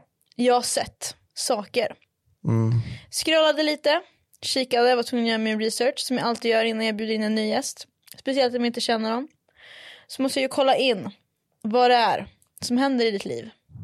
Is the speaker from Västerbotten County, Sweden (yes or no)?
yes; Umeå, Västerbotten County, Sweden; also born or lived in Boden; Nej, jag är ju född i Boden, men jag är uppvuxen i Umeå.